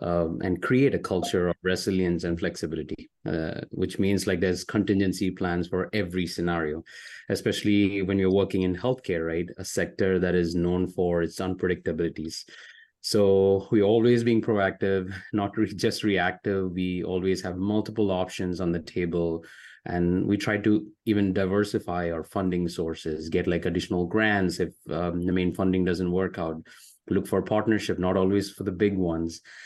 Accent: India; born there; I was born in India.

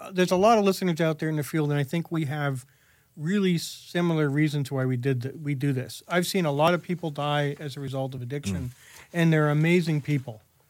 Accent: Bethlehem, Pennsylvania, United States; I grew up in Bethlehem, Pennsylvania.

